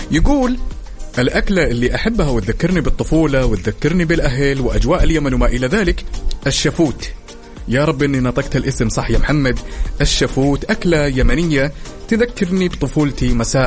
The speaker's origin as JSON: {"language": "Arabic", "region": "North", "country": "Saudi Arabia", "said": "يعني إحنا كوننا أهل الشمال تعلمنا من أهل الحجاز"}